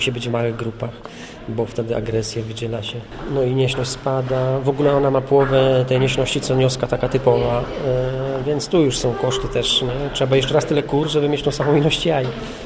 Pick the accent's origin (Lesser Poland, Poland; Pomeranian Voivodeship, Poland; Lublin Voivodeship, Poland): Pomeranian Voivodeship, Poland; Pod Starogardem.